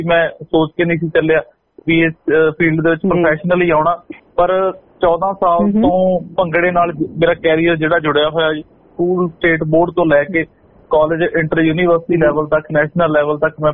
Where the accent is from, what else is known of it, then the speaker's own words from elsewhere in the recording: Ludhiana, Punjab, India; ਮੈਂ ਲੁਧਿਆਣਾ ਸ਼ਹਿਰ ਤੋਂ ਬਿਲੋਂਗ ਕਰਦਾ ਜੀ